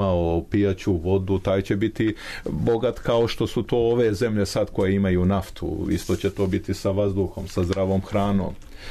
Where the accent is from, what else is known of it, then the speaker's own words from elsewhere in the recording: Plužine, Plužine Municipality, Montenegro; born there; ja sam rođen u Pivi, ne znam da li znate, tamo gdje su Plužine